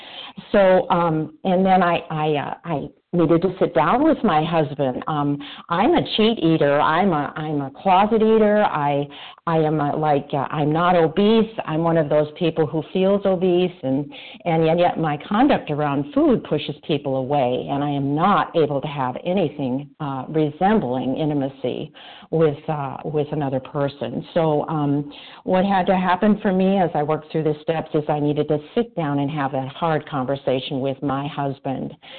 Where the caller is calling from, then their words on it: Montana, United States; I'm calling from Montana.